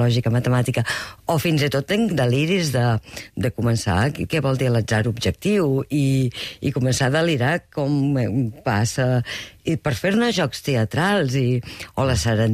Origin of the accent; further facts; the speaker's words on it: Valls, Catalonia, Spain; jo sóc de Valls